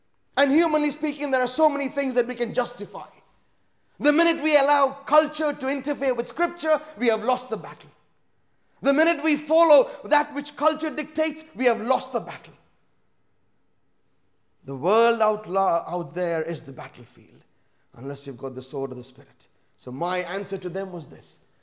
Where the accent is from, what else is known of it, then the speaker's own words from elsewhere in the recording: Kuwait; I remember years ago growing up in Kuwait